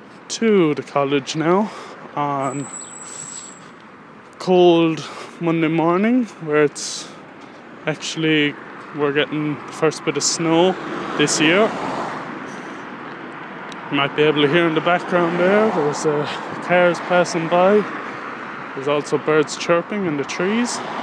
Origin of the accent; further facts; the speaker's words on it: Anacarty, Munster, Ireland; I was born and raised in Tipperary. I haven't lived outside the area. Went to primary school in my local village of Anacarty. Secondary school in Limerick, as I live on the border.